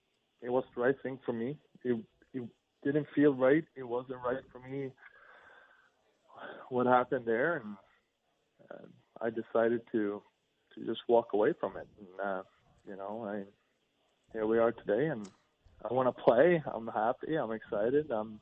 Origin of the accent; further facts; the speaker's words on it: Sweden; English is a second language; now in St. Louis, United States; Sweden, where I grew up, that's where I played until I moved to St. Louis.